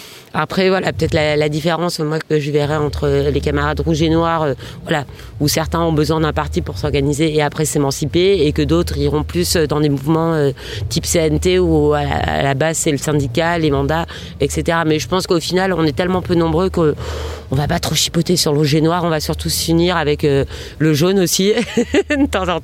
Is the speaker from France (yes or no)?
yes; Paris, Île-de-France, France; moi j'ai grandi sur Paris